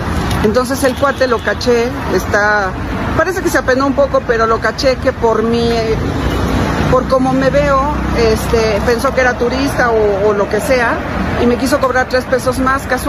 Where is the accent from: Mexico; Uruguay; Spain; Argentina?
Mexico; porque yo soy mexicana, nací aquí